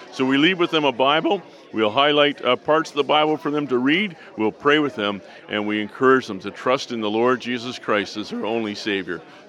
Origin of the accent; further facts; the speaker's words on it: Vancouver, British Columbia, Canada; I'm from Vancouver